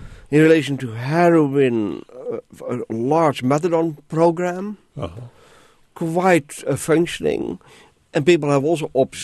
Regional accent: Netherlands; I come from the Netherlands, where soft drugs have been decriminalized, are legal, for you can buy it for personal use

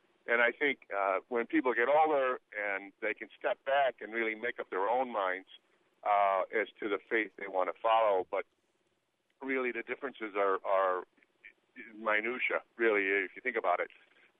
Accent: Chicago, Illinois, United States; I was raised Roman Catholic in Chicago, and we moved a few years ago down to a small rural community in Illinois.

